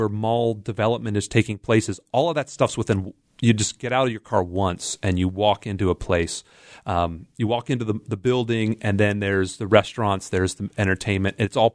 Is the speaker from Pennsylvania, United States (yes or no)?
yes; Pennsylvania, United States; So I'm out in Beaver County, and I grew up out in Beaver County, and the mall out there isn't what it used to be.